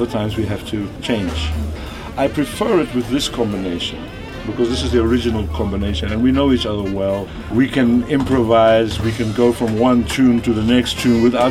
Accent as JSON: {"language": "English", "country": "South Africa", "tie": "born or raised there", "moved": "as an adult", "said": "I'm from South Africa and I grew up there. I left there when I was 24. So I grew up with the South African music and I played music with South African musicians, African musicians."}